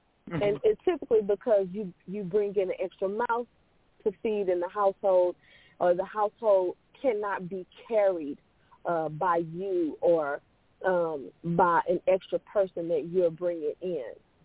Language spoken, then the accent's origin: English; Houston, Texas, United States; also born or lived in Los Angeles; And today, I am from Houston, Texas, you guys, but today I am calling you from the great state of Georgia in Atlanta.